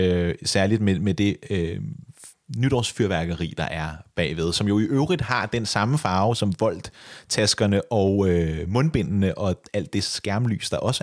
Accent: Copenhagen, Capital Region of Denmark, Denmark; som københavner

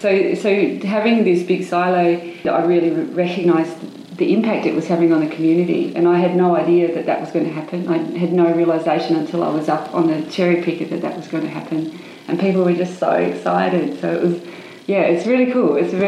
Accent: Warrickbrook, Western Australia, Australia; I'm really, really hell-bent on doing my hometown, which is Warrickbrook in Western Australia, and they have four silos down there.

